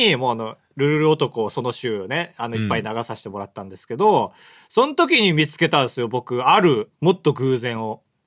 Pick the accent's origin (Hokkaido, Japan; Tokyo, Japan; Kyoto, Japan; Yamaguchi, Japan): Hokkaido, Japan; 北海道出身ってのも一緒だったんですよ。